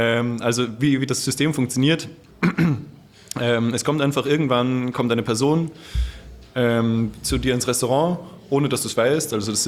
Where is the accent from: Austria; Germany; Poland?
Austria; Vienna; Ich komme aus Wien.